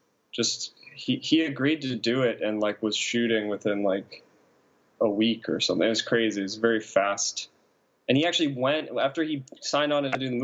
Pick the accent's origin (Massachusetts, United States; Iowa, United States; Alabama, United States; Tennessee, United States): Massachusetts, United States; we grew up in Massachusetts. And so we were both living at home like the year after college.